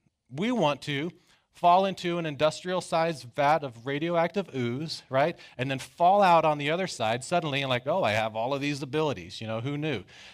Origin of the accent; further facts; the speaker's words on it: Nevada, United States; So, yes, we're from Nevada. I brought a jacket.